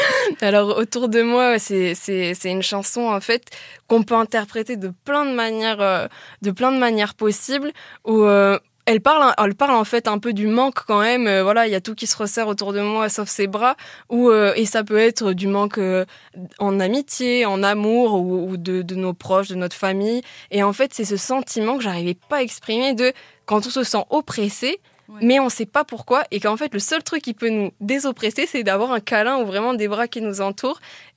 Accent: Canéjan, Nouvelle-Aquitaine, France; also born or lived in Bordeaux; moi je suis née à Bordeaux et j'ai grandi à Canéjean, donc c'est une petite ville à côté de Bordeaux.

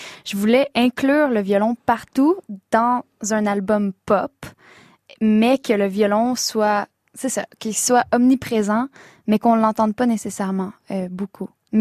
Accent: Quebec, Canada; now in France; Et on reçoit tellement de l'amour quand on est québécois

